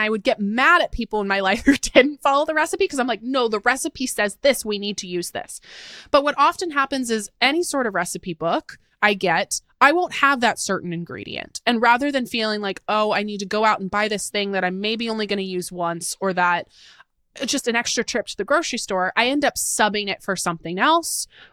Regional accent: Seattle, Washington, United States; I'm from Seattle. We're a Costco, like Costco runs in our blood here in the Pacific Northwest.

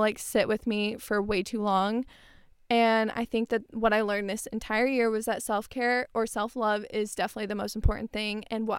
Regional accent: Tempe, Arizona, United States; I grew up in Tempe. I live in Tempe right now

